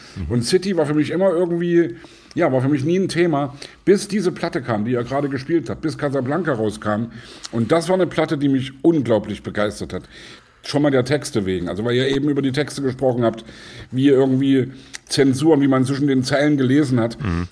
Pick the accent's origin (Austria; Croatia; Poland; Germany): Germany; Leipzig, Saxony; born there; Ich bin in Leipzig geboren und wir haben ja in Leipzig durchaus auch Westen empfangen können.